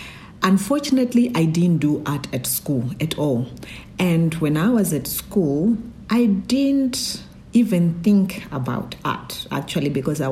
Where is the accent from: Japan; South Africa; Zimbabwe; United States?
Zimbabwe; now in Malawi; I'm from Zimbabwe, but I married a Malawian, and I stay in Malawi. I live here in Malawi.